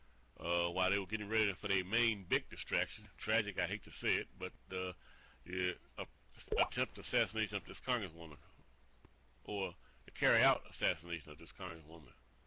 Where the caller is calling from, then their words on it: Arkansas, United States; I'm calling from the States.